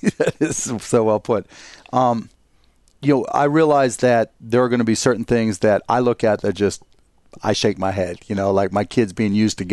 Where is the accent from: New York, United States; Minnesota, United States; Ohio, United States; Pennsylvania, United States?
Pennsylvania, United States; Pittsburgh; Pittsburgh, Pennsylvania.